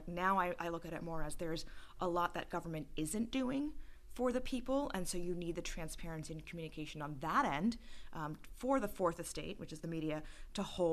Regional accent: Staten Island, New York, United States; And my hometown, Staten Island, lost 50% of the first responders on the island because they went immediately to help in Manhattan.

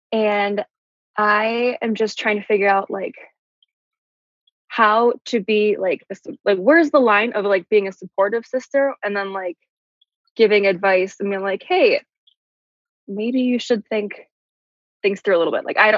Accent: Midwest, United States; we're from the Midwest, so we're religious.

